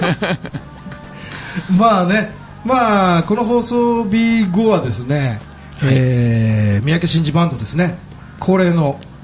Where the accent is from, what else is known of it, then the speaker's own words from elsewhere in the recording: Hakodate, Hokkaido, Japan; 僕の地元に行かれたんですよね、函館に。